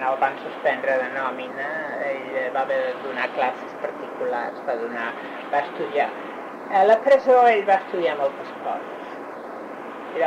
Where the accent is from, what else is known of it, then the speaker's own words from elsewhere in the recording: Els Monjos, Catalonia, Spain; born there; I nosaltres vam néixer tots a Monjos